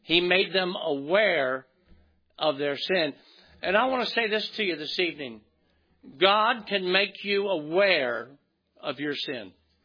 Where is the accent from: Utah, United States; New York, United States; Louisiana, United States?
New York, United States; Brooklyn; I grew up in Brooklyn, New York.